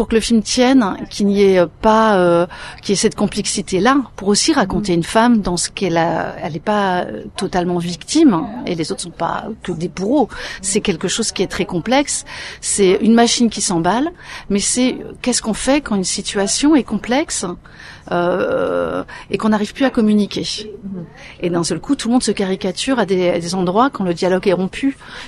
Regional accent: Brittany, France; moi je viens de Bretagne

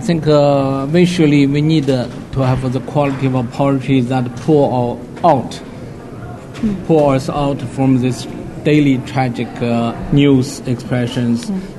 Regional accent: China; English is a second language; I grew up in China, and my father was punished as intellectual and exiled.

